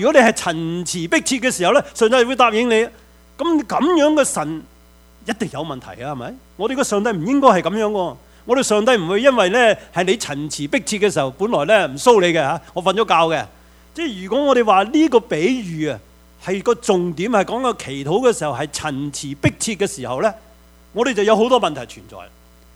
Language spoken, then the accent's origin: Cantonese; Guangdong, China; 用我哋广东话，唔好意思，唔怕丑，唔怕尴尬